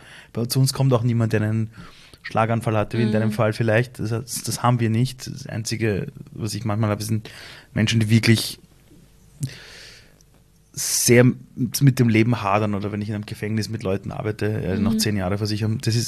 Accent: Iran; in meinem Heimatland Iran könnte ich dein Vater sein

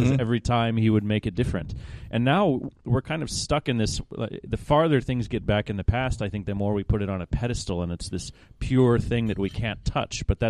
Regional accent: Kansas City, Kansas, United States; Kansas City. In the suburbs mm-hmm. on the Kansas side.

